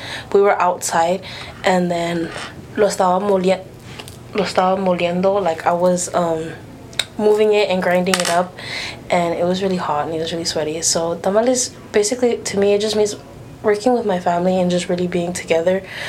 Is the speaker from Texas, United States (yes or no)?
yes; Houston, Texas, United States; I am from Houston, Texas, H-O-U-S-T-O-N-T-E-X-A-S.